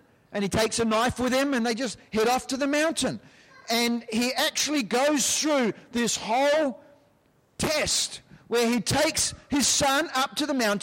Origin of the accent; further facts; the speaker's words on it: New Zealand; I come from New Zealand. There's only 4 million people in New Zealand